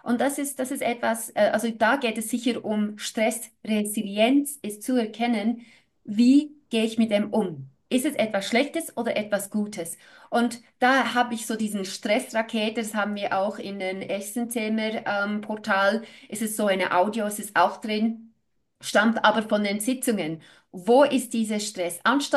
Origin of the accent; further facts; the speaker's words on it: New Zealand; Also ich weiß, ich bin in Neuseeland aufgewachsen.